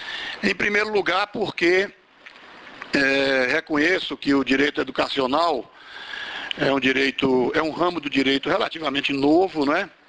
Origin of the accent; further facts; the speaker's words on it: Vitória da Conquista, Bahia, Brazil; sediada lá na minha cidade de Vitória da Conquista